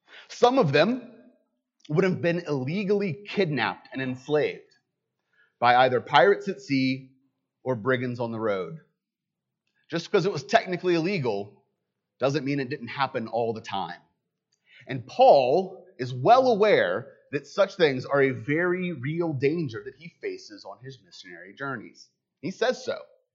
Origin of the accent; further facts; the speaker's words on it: the South, United States; You have to remember, I'm a Southerner.